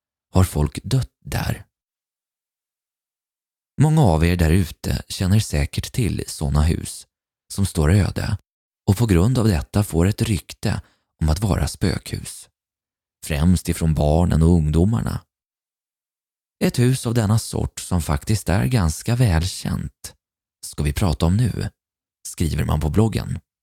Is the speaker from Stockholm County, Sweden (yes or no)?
no; Hemse, Gotland, Sweden; När jag växte upp i Hemse socken på Gotland